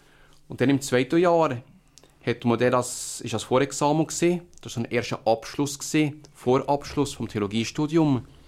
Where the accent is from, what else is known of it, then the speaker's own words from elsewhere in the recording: Gräco, Germany; born there; Ja, ich bin also 1965 in Gräco geboren. Ich bin zusammen mit zwei Schwestern und einem Bruder aufgewachsen.